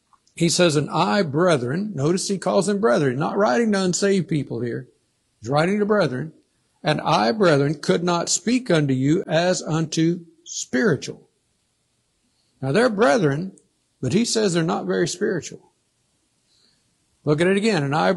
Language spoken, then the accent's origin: English; the South, United States; but I know I grew up in the South and I've sure seen the white in the cotton fields when it's ready